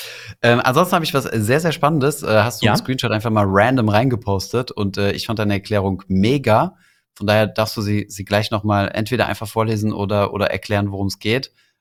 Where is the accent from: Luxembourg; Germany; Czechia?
Luxembourg; Also ich bin Luxemburger, geht.